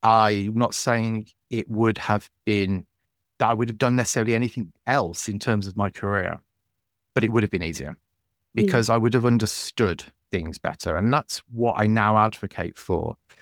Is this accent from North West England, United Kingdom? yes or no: no; Scotland, United Kingdom; now in England; because I was moving from Scotland down to England, I asked for a copy of all my medical records